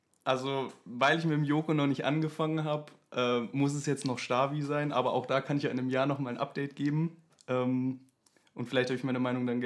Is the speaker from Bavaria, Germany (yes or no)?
yes; Freising, Bavaria, Germany; now in Passau, Germany; Ich komme ursprünglich aus Freising, bin, wie eigentlich die meisten, fürs Studium nach Passau gekommen